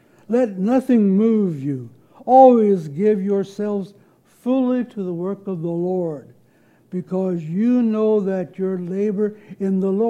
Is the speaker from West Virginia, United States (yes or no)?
yes; Morgantown, West Virginia, United States; born there; They didn't know I was born dirt poor in Morgantown, West Virginia, or that my father had a nervous breakdown when I was born, the youngest of five